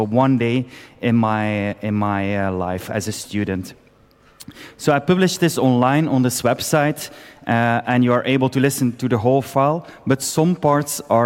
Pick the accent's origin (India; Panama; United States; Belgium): Belgium; I'm from Belgium.